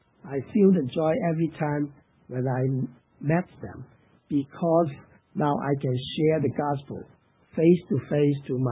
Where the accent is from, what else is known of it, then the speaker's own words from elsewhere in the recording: Hong Kong; first language Cantonese; English is a second language; also born or lived in Guangzhou; So, as you may know, I was born in Guangzhou, Guangdong. I don't know if you can see it. If you can see Hong Kong somewhere, it's really at the south of China. And I was born in Guangdong. And I was raised up in Hong Kong. So, naturally, Cantonese